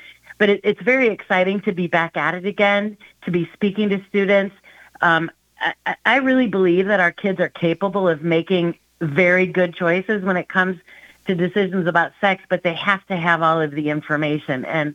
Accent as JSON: {"language": "English", "region": "Michigan", "country": "United States", "tie": "born or raised there", "also_born_or_lived": "Minnesota", "moved": "as an adult", "lives_now": "Florida, United States", "said": "So I was born and raised in Michigan, and then ended up after college, I got married and we moved to Minnesota. Lived in Minnesota for 29 years."}